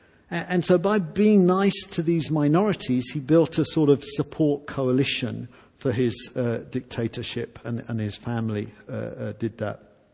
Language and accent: English; United Kingdom; I'm a Brit, so we always blame the French.